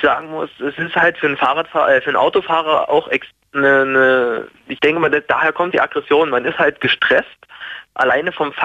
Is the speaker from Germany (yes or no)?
yes; Görlitz, Saxony, Germany; Also wie gesagt, in meiner Heimatstadt in Görlitz machen sie es derzeit sehr viel.